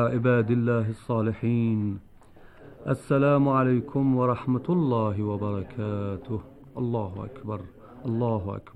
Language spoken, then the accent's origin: Arabic; Nabatieh, Nabatieh Governorate, Lebanon; ولدت في النبطية ودرست فيها على كتاب البلدة، ثم انتقلت إلى قرية أنصار لطلب العلم عند السيد حسن إبراهيم، فدرست فيها الصرف والنحو،